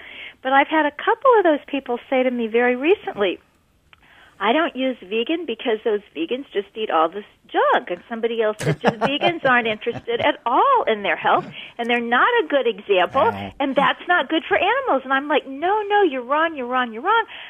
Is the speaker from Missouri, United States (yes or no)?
yes; Kansas City, Missouri, United States; moved away as an adult; also born or lived in London; So I moved from Kansas City, Missouri, which was a real big steak town at that time, big vegan town now, very interesting.